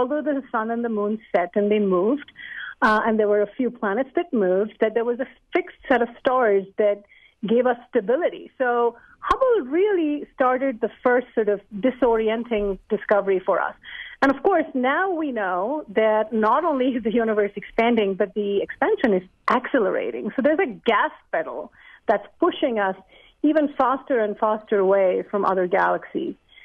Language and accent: English; Delhi, India; Well, I was a young girl growing up in Delhi